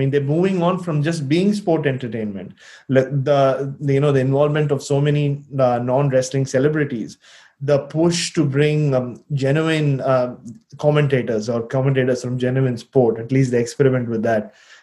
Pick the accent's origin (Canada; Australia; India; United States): India; we grew up in India, we were like, wow, give us more